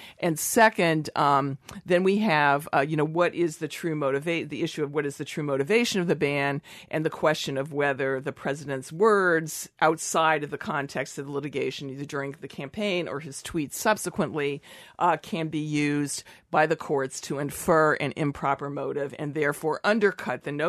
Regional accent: Illinois, United States; And, notably, I grew up in Illinois, right?

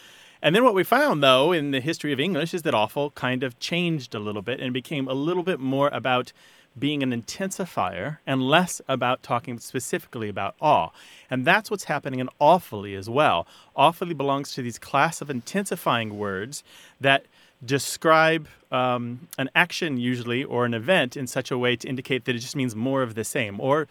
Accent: United States; I'm an American. Give me a break.

